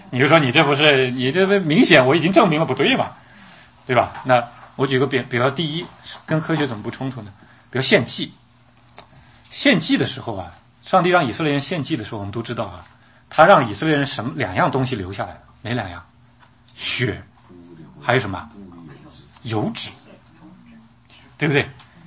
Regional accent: China; 所以我们中国叫请神容易送神难

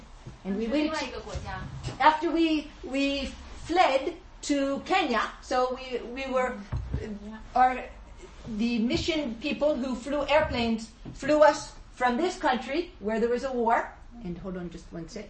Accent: United States

